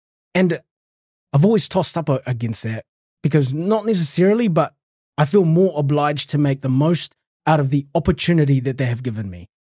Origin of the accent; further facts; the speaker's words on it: Philippines; now in Auckland, New Zealand; came to Auckland where I started to meet other Filipino friends. But before then, I actually hated being Filipino.